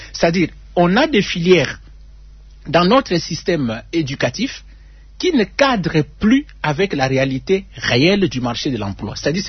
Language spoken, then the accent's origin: French; DR Congo; nous avons lu la Constitution qui nous donne, nous, les droits, en tant que Congolais, d'aider la nation avec notre expertise.